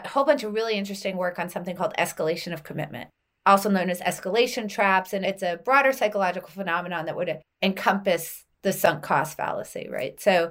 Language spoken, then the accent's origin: English; Philadelphia, Pennsylvania, United States; I'm from Philly. I can't help it.